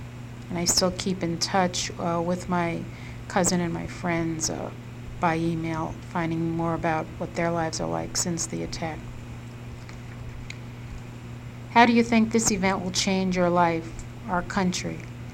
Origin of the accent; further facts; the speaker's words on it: New York City, New York, United States; I'm originally from New York City. It took me a week before my telephone calls went through to family and friends.